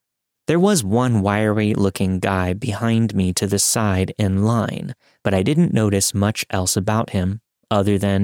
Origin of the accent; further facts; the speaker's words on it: Holland, Michigan, United States; We're from Michigan, so we took the train from Holland to Chicago.